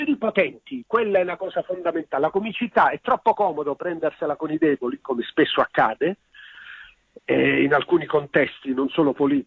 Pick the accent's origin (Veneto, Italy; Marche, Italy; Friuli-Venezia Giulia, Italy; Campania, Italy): Campania, Italy; Naples; born there; perché io sono nato a Napoli e quindi queste cose pure le ho potute verificare